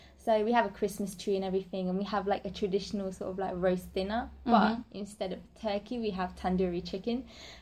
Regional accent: London, United Kingdom; I'm also from London.

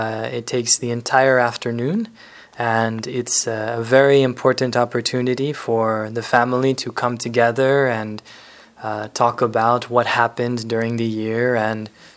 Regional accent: North Carolina, United States; I'm from the United States. I'm from North Carolina.

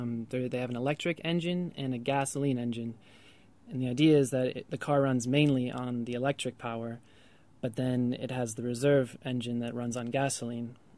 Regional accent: United States; And I know I'm from the United States, and people like big cars in the United States.

